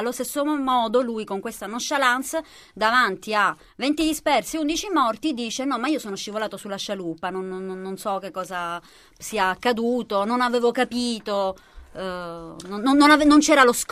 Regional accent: Messina, Sicily, Italy; now in Palermo, Italy; Siciliana, sono messinese, piantata a Palermo, però

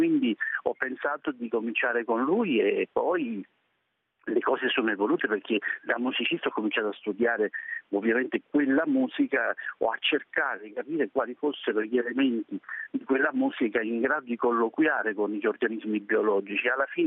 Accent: Campania, Italy; Io amo i pomodori da campano

